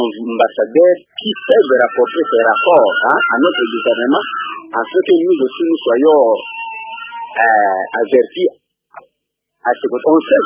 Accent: DR Congo; nous, en tant que Congolais

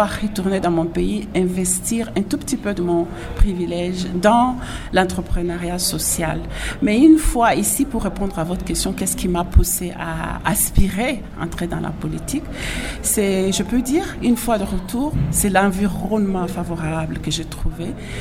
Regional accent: Bulape, Kasaï, DR Congo; il y a 4 zones de santé à Mweka, de Mushenye, de Kakenye, de Mweka même, et de Boulapé, mon village natal.

